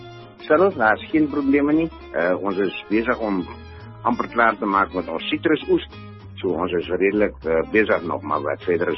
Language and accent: Afrikaans; Northern Cape, South Africa; ek is maar een boerling van die Noordkaap, ek is op Kuimoes gebore, ek het in Abington gematrikuleer, en toe is ek Bloemfontein toe, Weermacht toe.